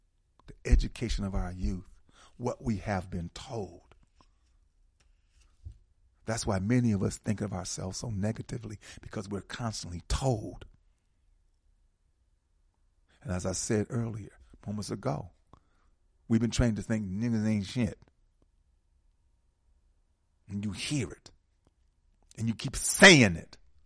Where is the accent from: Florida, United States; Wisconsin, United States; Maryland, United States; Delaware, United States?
Wisconsin, United States; Milwaukee; I'm from Milwaukee, man. And I was part of the Midwest, okay?